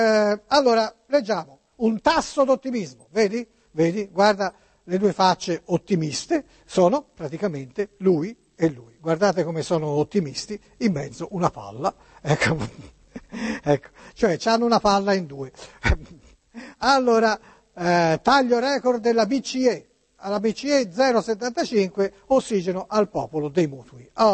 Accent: Florence, Tuscany, Italy; Qui io lo vedo affranto e mi dispiace sinceramente perché come fiorentino...

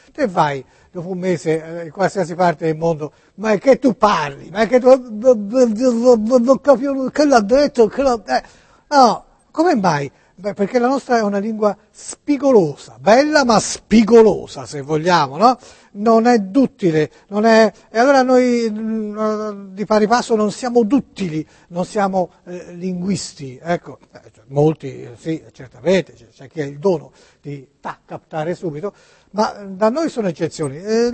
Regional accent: Tuscany, Italy; No, ma no, perché noi siamo toscani.

